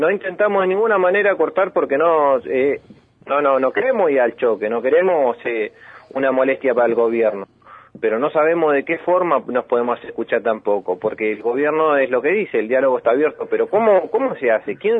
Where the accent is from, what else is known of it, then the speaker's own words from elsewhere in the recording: Ezeiza, Buenos Aires Province, Argentina; De Ezeiza.